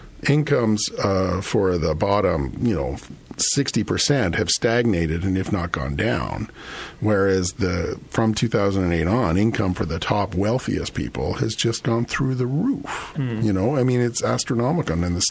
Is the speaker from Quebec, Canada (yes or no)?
no; Toronto, Ontario, Canada; I grew up in Toronto. I grew up on the subway, but just taking public transit.